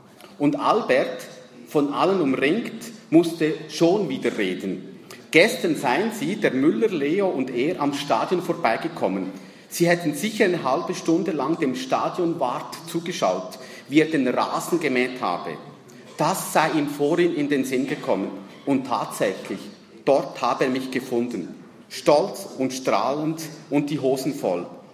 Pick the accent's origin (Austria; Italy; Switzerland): Italy; Naples, Campania; accent: Neapolitan; German is a second language; Meine Eltern kommen ja aus Neapel und ich habe zu Hause ja Dialekt gesprochen, neapolitanischen Dialekt.